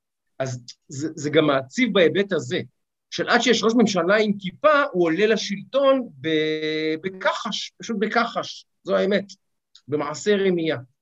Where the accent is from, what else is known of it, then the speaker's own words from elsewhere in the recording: Ramat Gan, Tel Aviv District, Israel; אני גדלתי בשכונה חרדית, שכונה חילונית, סליחה. ברמת גן יש גם הרבה כמובן חופשי כיפה, וכל הילדות שלי הסתובבתי עם חבר'ה, אתה יודע, מהפועל המזרחי, מה שנקרא, מציונות הדתית